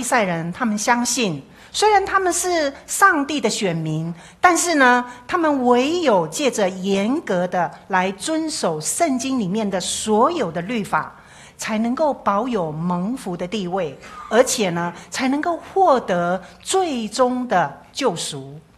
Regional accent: Taiwan; 我们台湾话有一个说法叫做共辜

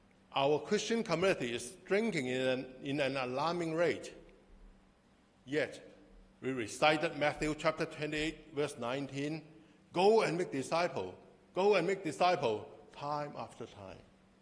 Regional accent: Hong Kong; Because I grew up in the Central District, so whenever I go there, I always walk around the Central District.

